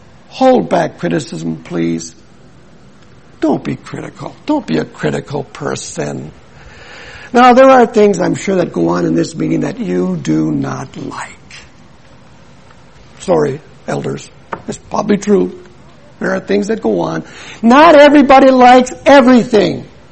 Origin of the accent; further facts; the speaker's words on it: Milwaukee, Wisconsin, United States; No, I'm from Milwaukee. I'm an American.